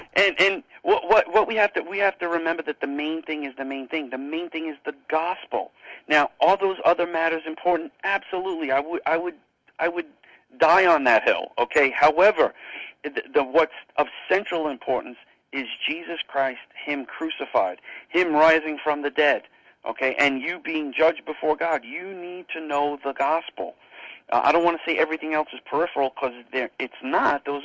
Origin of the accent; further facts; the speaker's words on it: New York, United States; I'm from New York. There's nothing, you know, highfalutin about me whatsoever.